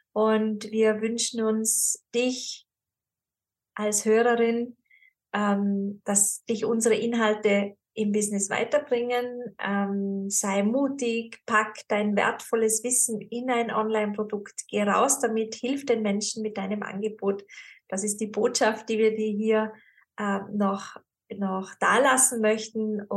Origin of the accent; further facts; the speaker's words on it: Tyrol, Austria; Ich bin ja in Tirol aufgewachsen, am Land.